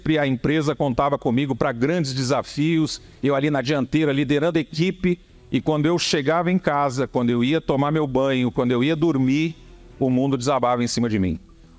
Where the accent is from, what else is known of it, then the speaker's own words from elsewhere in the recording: São Paulo, Brazil; Eu sou paulista